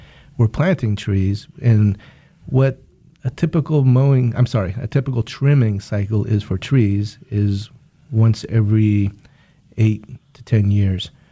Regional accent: Santa Fe, New Mexico, United States; now in Wichita, United States; I grew up in Santa Fe, New Mexico.

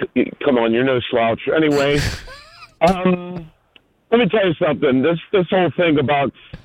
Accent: Pittsburgh, Pennsylvania, United States; you know that I grew up in Squirrel Hill and I am of the Jewish faith, but I'm conservative.

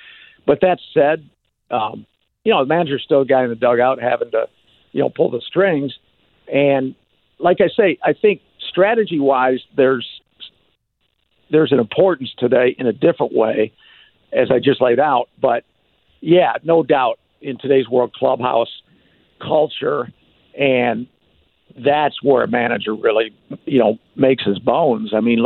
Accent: Michigan, United States; I remember growing up in Michigan

